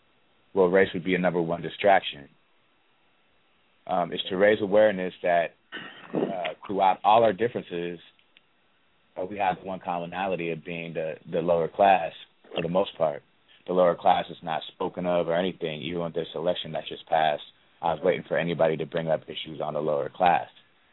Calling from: Saint Paul, Minnesota, United States; I'm calling from St. Paul.

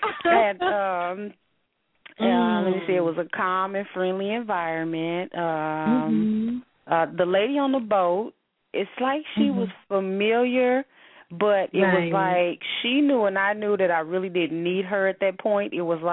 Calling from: Illinois, United States; Marquita, I'm calling from Illinois.

